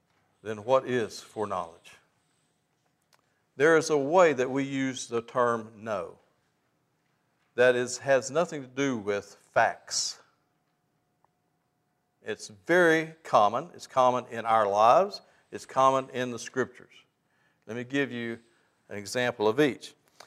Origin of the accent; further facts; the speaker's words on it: Heber Springs, Arkansas, United States; And then, lo and behold, they find out I'm from Heber Springs, Arkansas.